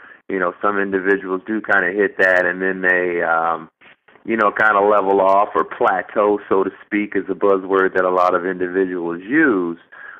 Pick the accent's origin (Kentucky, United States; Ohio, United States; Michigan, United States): Ohio, United States; Dayton; I'm from Dayton, Ohio, and growing up there, I was always have participated in sports along with a lot of other outdoor activities.